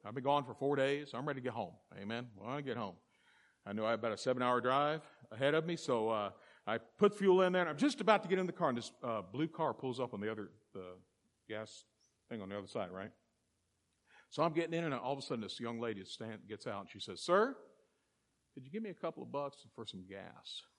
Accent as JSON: {"language": "English", "town": "Tampa", "region": "Florida", "country": "United States", "said": "I'm from Tampa, the Tampa area. And I'm a pastor of a church there."}